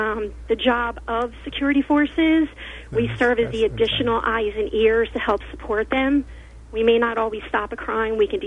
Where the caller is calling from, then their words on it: Fort Dix, New Jersey, United States; calling from Fort Dix in the MDL Neighborhood Community Watch.